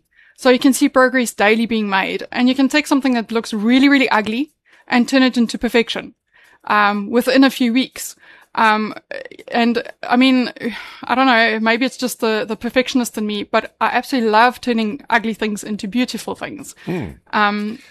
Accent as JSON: {"language": "English", "town": "Pietermaritzburg", "region": "KwaZulu-Natal", "country": "South Africa", "lives_now": "North Coast, South Africa", "said": "So we've been on the North Coast for just over 2 years, yes. So formerly we're from Pietermaritzburg, where my husband had his own panel beating business there"}